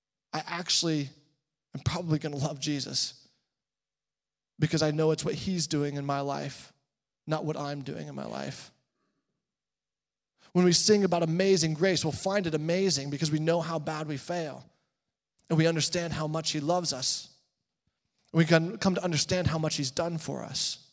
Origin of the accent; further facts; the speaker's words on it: United Kingdom; It's just what we chose because we're British.